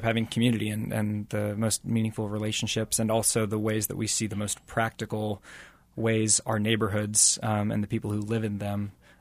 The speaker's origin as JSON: {"language": "English", "town": "Kansas City", "region": "Missouri", "country": "United States", "tie": "born or raised there", "said": "I grew up in South Kansas City, went to college up in Liberty at William Jewell, and then right after that moved down to Midtown about 10 years ago to actually be part of a church community."}